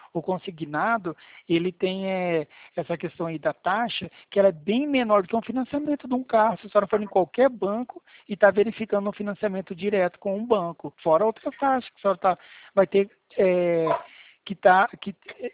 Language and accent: Portuguese; Mato Grosso do Sul, Brazil; Eu sou de Mato Grosso do Sul, tá?